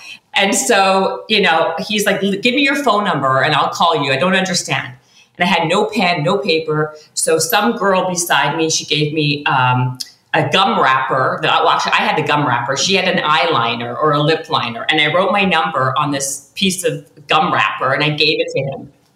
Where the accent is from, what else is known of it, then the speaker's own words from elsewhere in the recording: Canada; I'm Canadian, so our version of MTV is called Much Music.